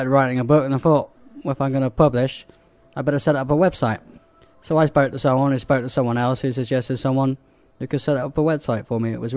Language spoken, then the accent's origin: English; Weston-super-Mare, South West England, United Kingdom; Originally Weston-super-Mare in southwest England.